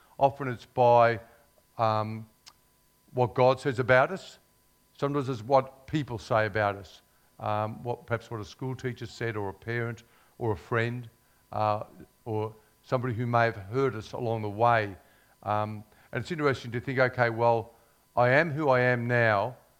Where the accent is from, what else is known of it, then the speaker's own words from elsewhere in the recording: Ballarat, Victoria, Australia; I'll just recount one thing that I recall growing up in Ballarat.